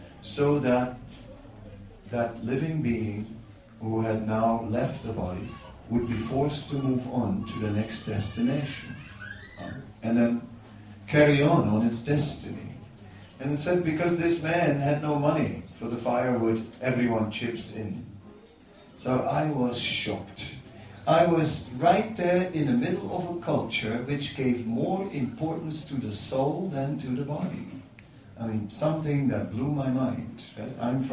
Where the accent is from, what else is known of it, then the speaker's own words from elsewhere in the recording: Netherlands; So where I'm from, there are no dead bodies lying on the street. I'm from the Netherlands. We don't have that in the Netherlands.